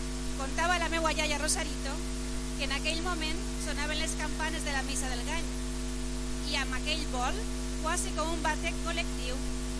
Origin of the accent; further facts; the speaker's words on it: Vila-real, Valencian Community, Spain; estimades veïnes i veïns de Vila-real, famílies, gens del meu poble, és un honor immens estar ací avui davant de tots vosaltres.